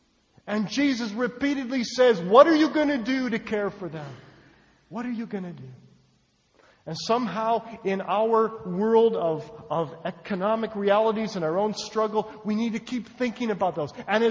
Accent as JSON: {"language": "English", "country": "Canada", "tie": "born or raised there", "said": "I grew up in Canada where the healthcare system is totally socialized."}